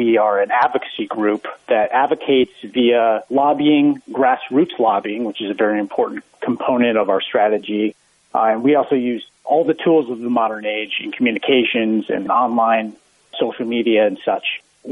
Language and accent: English; Minnesota, United States; I started my home state, Minnesota, as a field director